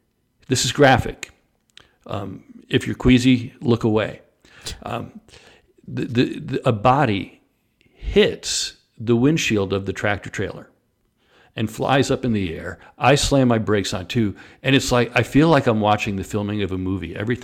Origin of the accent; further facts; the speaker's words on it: New York, United States; Is I grew up in New York, a white kid in New York.